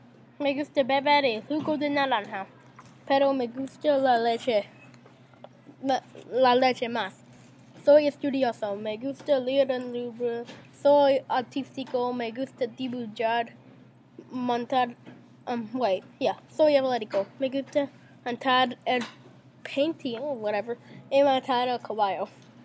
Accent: Las Vegas, Nevada, United States; Spanish is a second language; Yo soy de Las Vegas, Nevada.

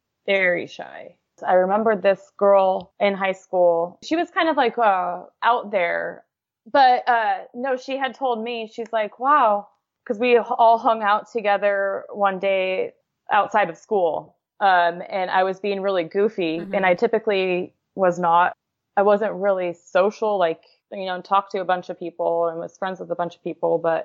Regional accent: Redding, California, United States; I grew up in Redding, California. I'm the oldest of 4.

